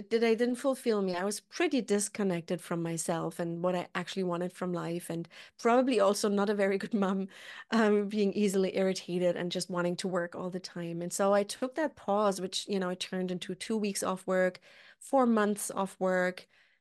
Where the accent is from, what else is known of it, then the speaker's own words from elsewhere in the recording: Germany; accent: German; English is a second language; Maybe you can hear from my accent, I'm German, so I'm trying to stick to the rules.